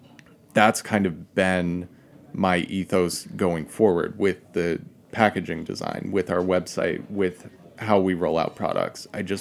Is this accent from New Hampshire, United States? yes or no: yes; New Hampshire, United States; I grew up in New Hampshire.